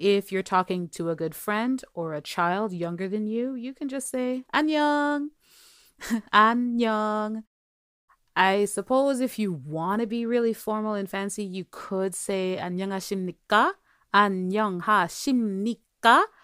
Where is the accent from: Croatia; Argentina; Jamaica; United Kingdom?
Jamaica; now in Canada; I live in Canada now, but I was born and raised in Jamaica, where English is our official language, if you didn't know. We also have Patois in Jamaica